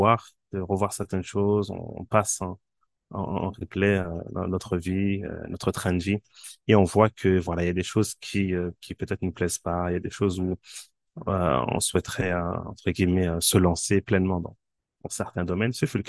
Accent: Île-de-France, France; moved away as an adult; J'ai grandi en France, en banlieue parisienne, dans la banlieue ouest. Alhamdulillah, j'étais en France jusqu'en 2002.

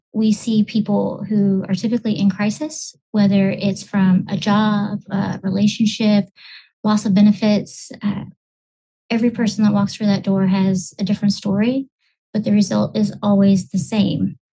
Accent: Texas, United States; So I grew up in Texas. So I'm a Texas native, go Cowboys.

